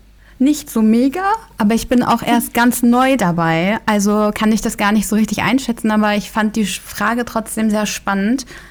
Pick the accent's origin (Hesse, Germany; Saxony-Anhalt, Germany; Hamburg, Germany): Hamburg, Germany; Ich komme aus Hamburg und ich bin Autorin